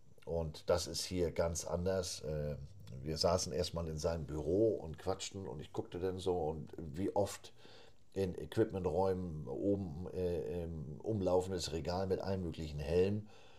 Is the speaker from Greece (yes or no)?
no; Missouri, United States; Ich sage, ich komme ja nur aus Missouri.